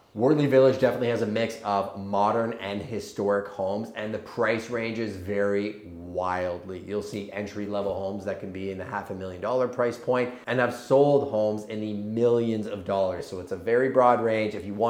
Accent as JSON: {"language": "English", "country": "Canada", "said": "we're Canadian"}